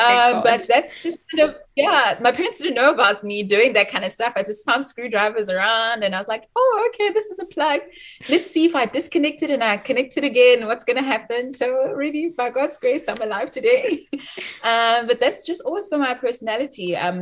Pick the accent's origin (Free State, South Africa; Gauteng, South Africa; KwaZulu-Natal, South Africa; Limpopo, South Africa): Free State, South Africa; Bloemfontein; So as you mentioned … I'm actually from Bloemfontein. I'm bred in Bloemfontein.